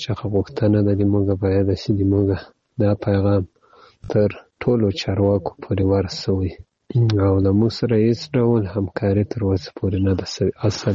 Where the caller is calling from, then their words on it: Ghazni, Afghanistan; زه د غزنی دی ولایت دیاکتی ولسوالی څخه تاسو ته پیغام پرېږدم.